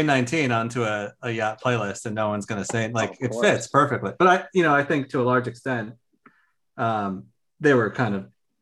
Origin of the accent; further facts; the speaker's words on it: New Jersey, United States; now in New York City, United States; I grew up in nearby New Jersey, and then made the arduous trek to New York City, about 20 miles from my hometown.